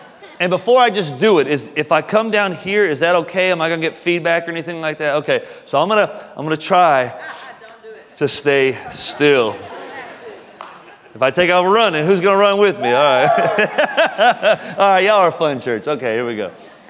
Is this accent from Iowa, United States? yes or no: no; California, United States; So, but I'm originally from California, dude, and I was out there on the West Coast, man. And so I'm from Southern California.